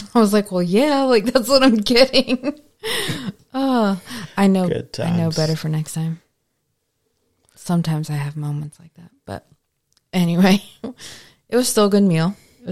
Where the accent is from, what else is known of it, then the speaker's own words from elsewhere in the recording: Pennsylvania, United States; But what's weird is like where I grew up outside Philly, it like I don't think anybody called it pop.